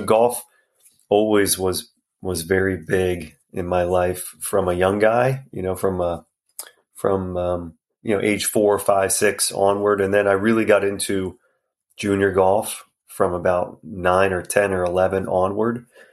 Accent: Delaware, United States; And these were just public golf courses growing up in Delaware, just south.

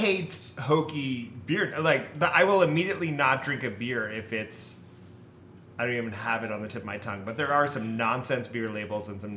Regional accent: Massachusetts, United States; We all grew up in small towns, too. And so that was big for us. It'd be like, I need to get out of here. We grew up on Cape Cod

